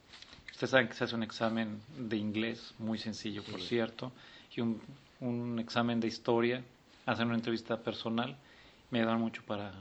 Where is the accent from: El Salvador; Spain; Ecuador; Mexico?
Mexico; En las cosas que me protege la ley, soy mexicano, pero en las cosas que me obliga la ley, también debo ser mexicano.